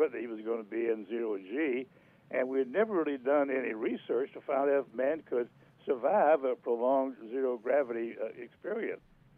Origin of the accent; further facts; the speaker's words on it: Orlando, Florida, United States; Welcome. I'm from Orlando, Court, but it's nice talking to you.